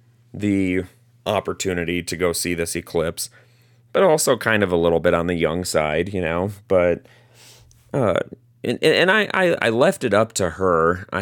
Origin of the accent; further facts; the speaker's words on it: Wisconsin, United States; I'm from Wisconsin, which has some of the most difficult city and town names to pronounce.